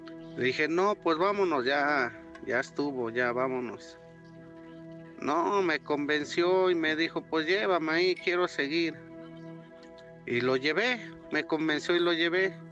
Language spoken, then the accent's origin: Spanish; Jolalpa, State of Mexico, Mexico; now in Durango, Mexico; Los saludo de aquí desde Durango, Durango capital, pero mi pueblo originario es en el Estado de México, allá en Jolalpa, Estado de México.